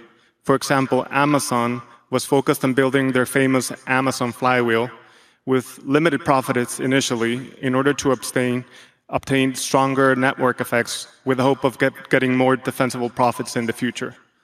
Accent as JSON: {"language": "English", "town": "Guadalajara", "region": "Jalisco", "country": "Mexico", "said": "and I'm coming from Guadalajara, Mexico."}